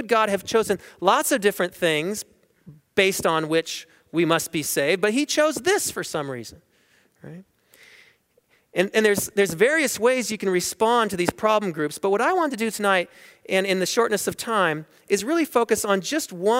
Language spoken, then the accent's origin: English; Seattle, Washington, United States; No, I was born and raised in West Seattle.